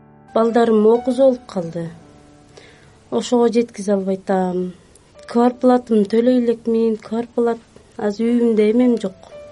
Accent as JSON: {"language": "Kyrgyz", "town": "Terek-Suu", "region": "Jalal-Abad Region", "country": "Kyrgyzstan", "tie": "born there", "lives_now": "Bishkek, Kyrgyzstan", "said": "Токтогул районунун Терексуу айылында туулгам. 35 жаштамын."}